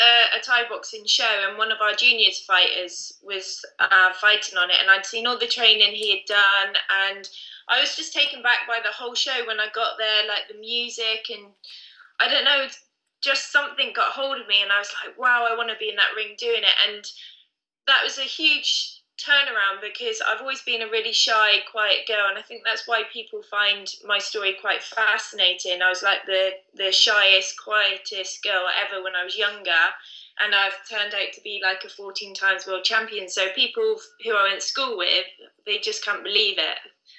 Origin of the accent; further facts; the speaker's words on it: England, United Kingdom; Cause no, I'm not. I'm English.